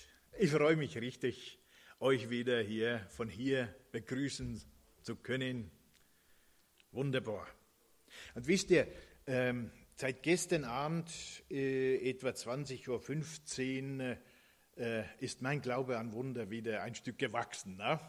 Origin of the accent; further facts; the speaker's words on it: Finland; now in Germany; meinem Gymnasium in meinem Heimatdorf in Finnland.